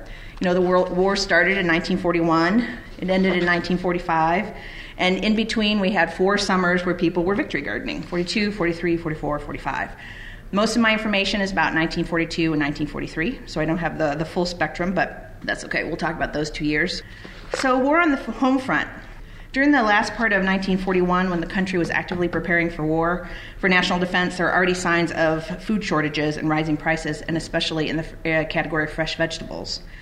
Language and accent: English; Oregon, United States; moved away; So I got that bug very early growing up in Oregon, helping my dad garden. And I moved to Chicago in 94